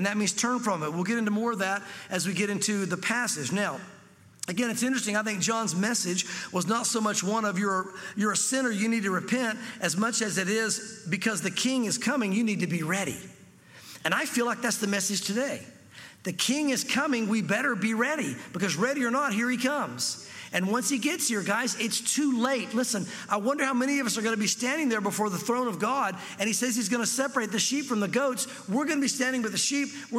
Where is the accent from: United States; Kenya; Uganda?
United States; the South; Listen, I'm a good Southern boy, and you probably wouldn't know that. You probably think I'm not from the South, but I am.